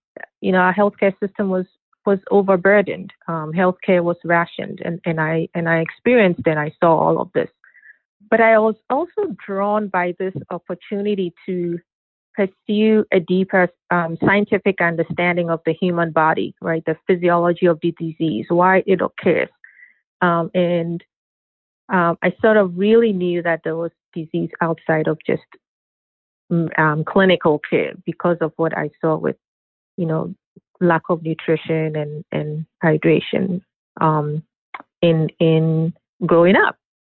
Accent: Ghana; now in United States; In addition to growing up in Ghana, which is quite different, right, from the U.S.

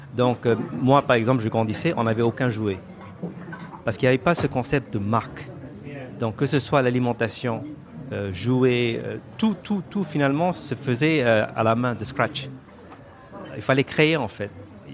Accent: Pondicherry, Puducherry, India; quand j'ai grandi à Pondichéry dans les années 70.

